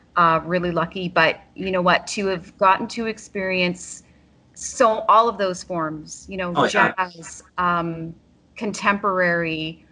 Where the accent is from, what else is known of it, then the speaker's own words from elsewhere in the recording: Nova Scotia, Canada; growing up in Nova Scotia, there with the huge Celtic influence that's there, I've always loved Celtic music.